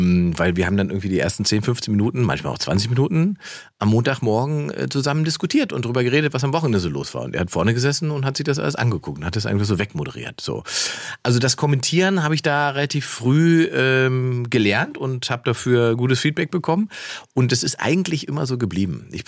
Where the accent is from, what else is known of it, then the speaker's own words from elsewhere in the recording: Berlin, Germany; Als Berliner wird man immer misstrauisch, wenn man einen gut gelaunten Taxifahrer hat.